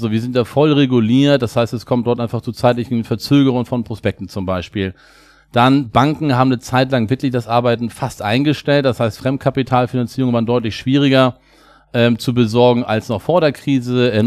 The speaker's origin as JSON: {"language": "German", "region": "Hamburg", "country": "Germany", "said": "Wir kommen beide aus Hamburg"}